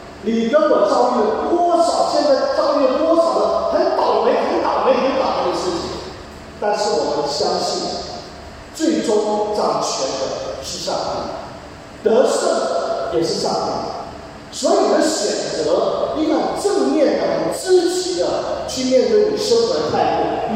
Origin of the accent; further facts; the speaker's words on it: Hong Kong; 香港的状况啊，我是香港人，当然我比更多的人更同心。